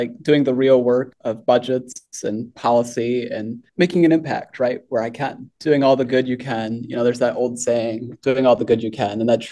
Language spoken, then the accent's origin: English; Michigan, United States; I am born and raised in West Michigan. I've lived in West Michigan my entire life. Grew up on a dead-end gravel road and middle-class family like a lot of folks out here.